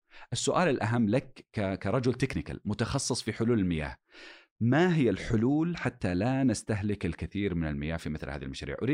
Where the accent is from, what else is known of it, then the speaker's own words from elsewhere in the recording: Saudi Arabia; طيب لما نتكلم عن الموية عندنا في السعودية